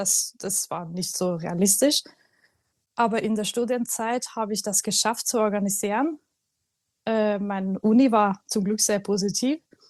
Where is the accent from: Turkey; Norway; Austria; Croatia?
Norway; Trondheim, Trøndelag; moved away; also born or lived in Tromsø; Also ich bin aus Trondheim. Das ist nicht Nordnorwegen, das ist so in der Mitte. Eine Stadt so, ja, so ungefähr so groß wie Rostock vielleicht. So 200.000 Einwohner. Und dann habe ich aber in Tromsø studiert